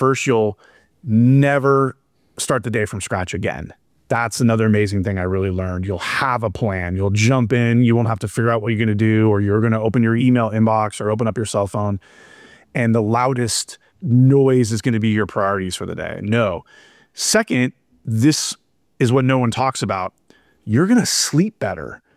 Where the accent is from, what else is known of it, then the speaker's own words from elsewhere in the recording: Los Angeles, California, United States; Lucky enough, like I said, growing up in Los Angeles, we have our home in Pasadena.